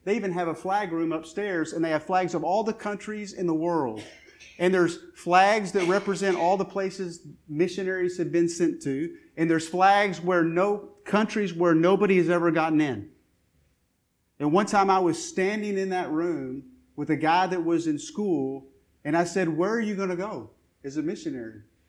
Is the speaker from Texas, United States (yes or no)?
yes; Lubbock, Texas, United States; I grew up in Lubbock, Texas. There's a school of preaching there called the Sunset School of Preaching.